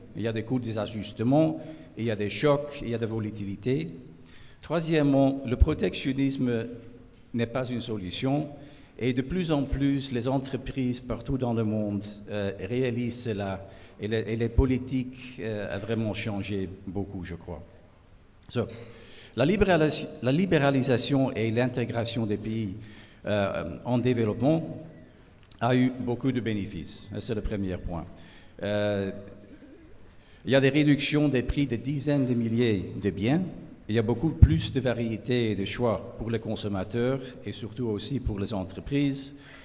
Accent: Netherlands; first language Dutch; French is a second language; Je suis néerlandais

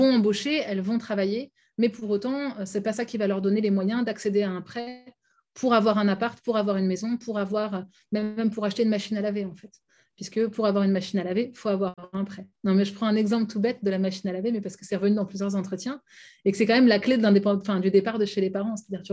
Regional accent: Paris, Île-de-France, France; il faut d'abord assumer le fait qu'on vient de Paris et dire d'où on parle. Moi, je n'ai jamais dit « je viens de milieu rural ».

